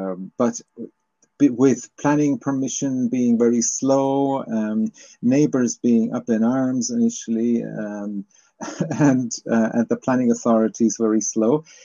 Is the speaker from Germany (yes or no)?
yes; Germany; I'm originally from Germany and came to the whole area of sustainability and sustainable living.